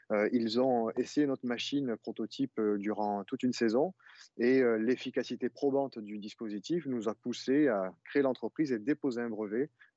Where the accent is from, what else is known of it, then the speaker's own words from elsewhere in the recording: Arles, Provence-Alpes-Côte d'Azur, France; born there; nous sommes nés à Arles tous les deux, et nous avons grandi avec les moustiques